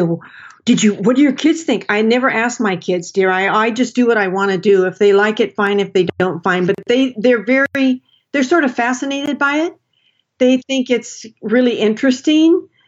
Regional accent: Portland, Oregon, United States; I grew up in Portland, Oregon. I consider Portland my home.

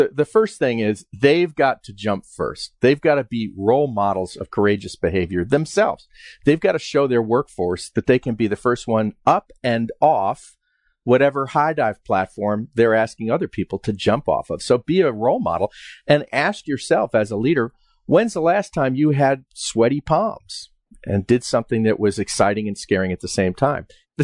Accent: New York, United States; I grew up in Westchester, New York, and I won the Westchester County Diving Championships 3 times.

